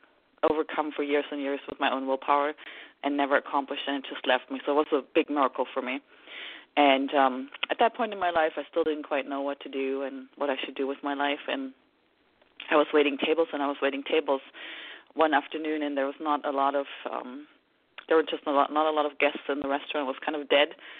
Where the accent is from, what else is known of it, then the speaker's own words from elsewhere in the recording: Germany; English is a second language; moved away as an adult; now in California, United States; I'm from Germany originally. And so came to California